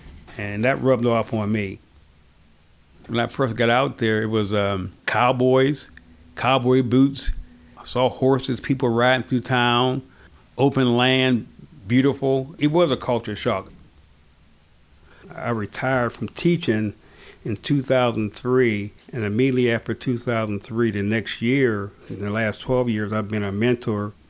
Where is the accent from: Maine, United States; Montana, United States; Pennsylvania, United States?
Pennsylvania, United States; McKeesport; I'm right in the middle of my hometown. I have a great love and respect for McKeesport.